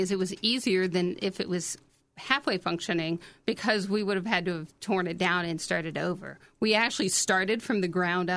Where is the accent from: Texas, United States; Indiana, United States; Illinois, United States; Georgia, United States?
Indiana, United States; Indianapolis; I'm from Indy. I'm born and raised in Indiana.